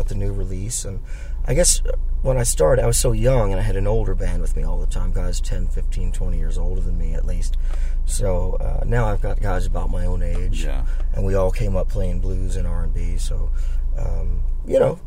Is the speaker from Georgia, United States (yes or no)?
yes; Atlanta, Georgia, United States; We're from Atlanta, so we started in Atlanta.